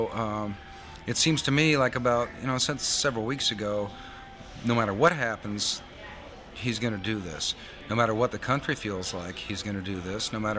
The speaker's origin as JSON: {"language": "English", "country": "United States", "said": "How are these other countries going to feel about me personally as an American?"}